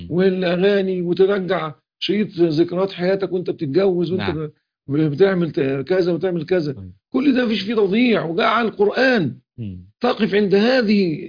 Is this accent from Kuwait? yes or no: no; Egypt; بسمع عندنا في مصر صباطة البلح